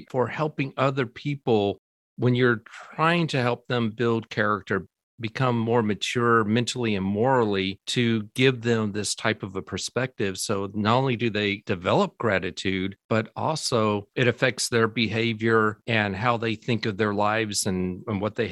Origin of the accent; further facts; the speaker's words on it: United States; When growing up in the States, it's so easy to take for granted all the things that we have.